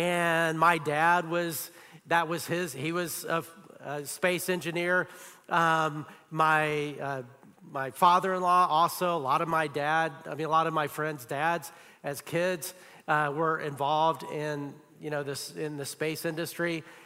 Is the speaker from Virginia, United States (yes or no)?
no; Huntsville, Alabama, United States; I grew up in Huntsville, Alabama